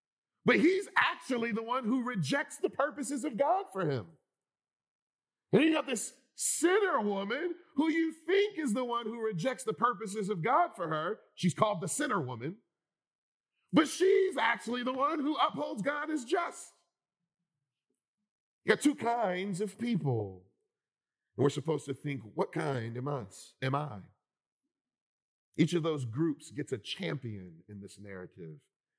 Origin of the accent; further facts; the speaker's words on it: Philadelphia, Pennsylvania, United States; I'm from Philly, and this reminds me of block parties people would sometimes have